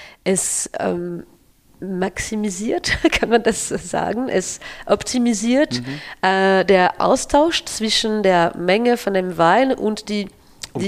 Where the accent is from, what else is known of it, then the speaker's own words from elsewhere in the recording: Château-Chalon, Bourgogne-Franche-Comté, France; German is a second language; Also bei uns in Château Chalon